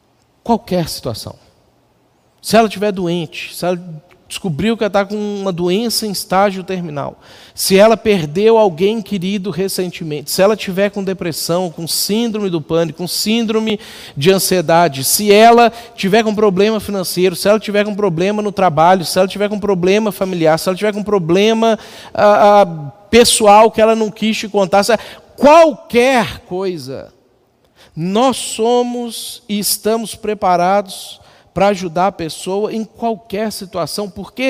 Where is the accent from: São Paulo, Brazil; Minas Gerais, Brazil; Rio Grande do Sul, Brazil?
Minas Gerais, Brazil; porque eu vim de fora. Eu sou lá de Minas Gerais.